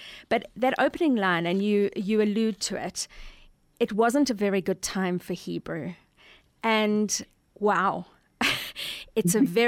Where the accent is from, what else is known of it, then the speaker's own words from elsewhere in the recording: South Africa; as a South African Jew, strongly affiliated with Israel, each one punched me in the gut in a different way and touched me